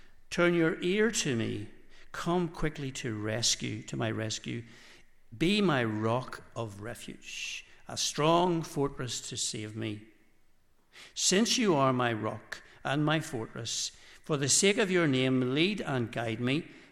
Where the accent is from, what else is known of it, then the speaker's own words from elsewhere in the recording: Belfast, Northern Ireland, United Kingdom; also born or lived in Dublin / County Monaghan; And then I went back to Belfast. I come from Belfast, as you can probably guess, from North Belfast.